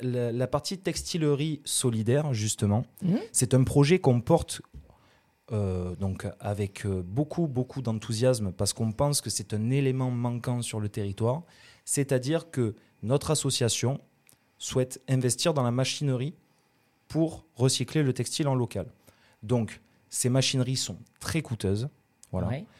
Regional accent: La Roque-sur-Pernes, Provence-Alpes-Côte d'Azur, France; Moi, je suis originaire même de La Roque-sur-Pernes.

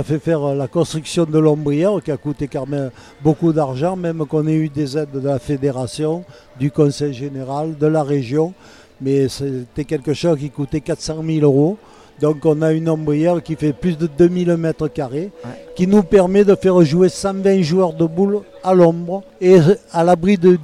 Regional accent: Carpentras, Provence-Alpes-Côte d'Azur, France; Car il y a 78 ans que je suis né à Carpentras, donc je suis du terroir.

